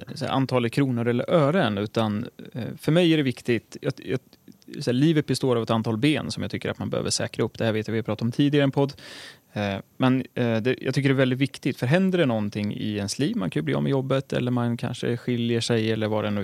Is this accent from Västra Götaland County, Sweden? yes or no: no; Örebro, Örebro County, Sweden; en god vän från Örebro där jag är uppvuxen